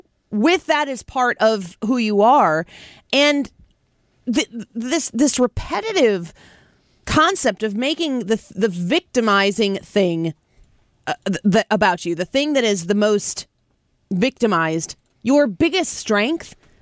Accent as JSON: {"language": "English", "town": "Dayton", "region": "Ohio", "country": "United States"}